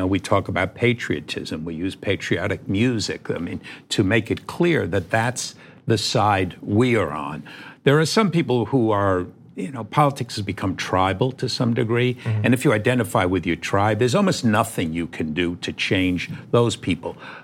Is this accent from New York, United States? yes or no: yes; New York, United States; I'm a New Yorker. I'm cynical by birth and upbringing.